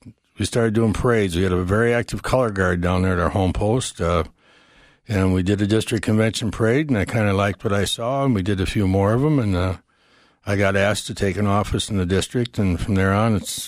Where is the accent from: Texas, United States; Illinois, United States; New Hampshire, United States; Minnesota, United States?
Minnesota, United States; Taopi; I live about 7 miles off the Iowa border. I farm down there. My hometown's Teope. That's my address. Population 99.